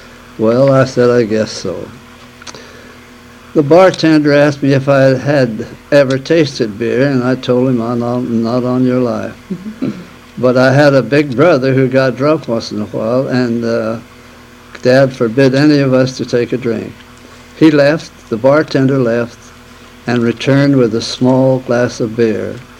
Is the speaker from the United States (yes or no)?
yes; Murfreesboro, Illinois, United States; born there; Well, I was born in Murfreesboro, Illinois, on July the 9th, 1893.